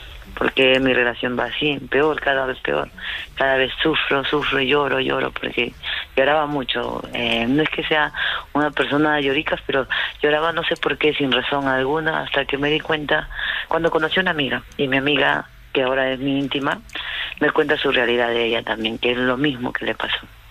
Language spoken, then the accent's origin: Spanish; Peru; now in Spain; cuando llegué por aquí, a España, porque yo soy de Perú